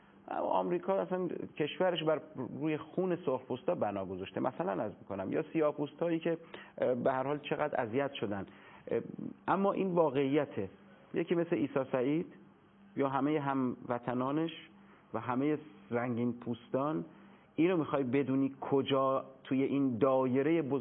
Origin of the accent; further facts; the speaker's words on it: Iran; من فکر میکنم که وظیفه به عنوان یه ایرانی